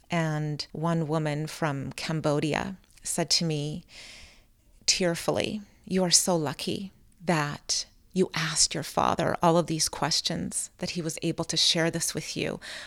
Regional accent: Vancouver, British Columbia, Canada; A lot of it happened in my original family home that I grew up in Vancouver.

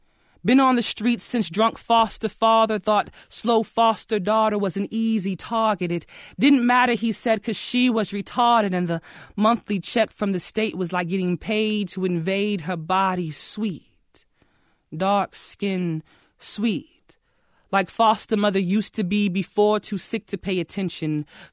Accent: Charlotte, North Carolina, United States; Like, I'm from Charlotte, and, like, our slam team last year, Slam Charlotte, was 100% male

